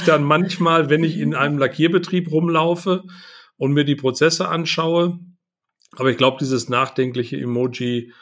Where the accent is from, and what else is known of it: North Rhine-Westphalia, Germany